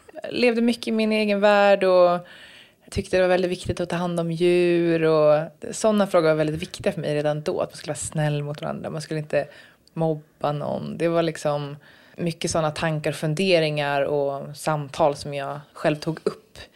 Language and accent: Swedish; Norrköping, Östergötland, Sweden; also born or lived in Kolmården; jag föddes utanför Kolmården och flyttade en del när jag var liten, men mycket av släkt och sådär är Norrköping.